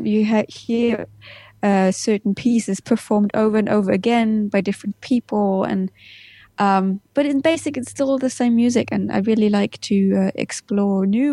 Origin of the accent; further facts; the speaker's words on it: Berlin, Germany; also born or lived in Leipzig; When I was born in Leipzig. Mm-hmm. And then 5 years later, we moved to Berlin.